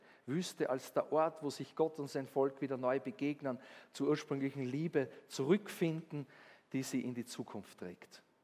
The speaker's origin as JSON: {"language": "German", "town": "Linz", "region": "Upper Austria", "country": "Austria", "tie": "born or raised there", "said": "Die Jesuiten sind aus Linz, meiner Heimatstadt, weggegangen."}